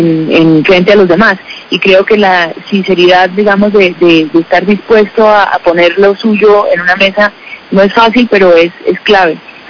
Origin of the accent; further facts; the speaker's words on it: Colombia; esta forma de vivir en medio del conflicto siendo colombianos no nos ha afectado